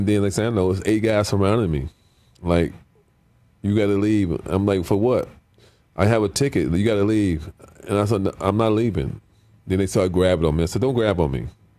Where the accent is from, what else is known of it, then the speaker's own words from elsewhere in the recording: Cleveland, Ohio, United States; They from Cleveland. I'm from Cleveland.